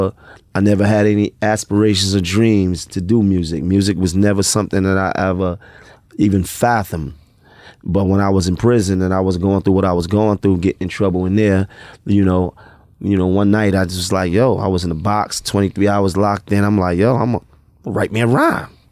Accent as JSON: {"language": "English", "region": "New York", "country": "United States", "said": "In the neighborhood that I come from, right? I'm from Bed-Stuy."}